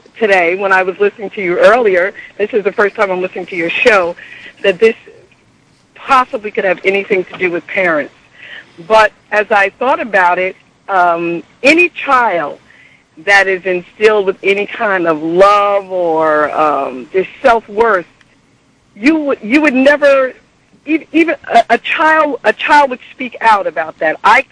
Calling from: New Jersey, United States; I'm calling from New Jersey.

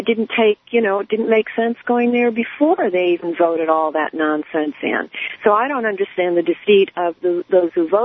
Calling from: Southport, Connecticut, United States; And I'm calling from Connecticut. I'm calling you from Southport, Connecticut, okay?

